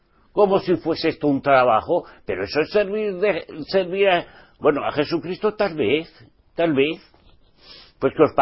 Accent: Spain; ¿Y si es en mi país, en España?

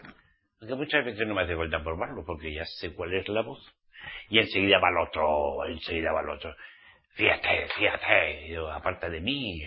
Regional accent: Basque Country, Spain; en mi tierra, en mi país, País Vasco

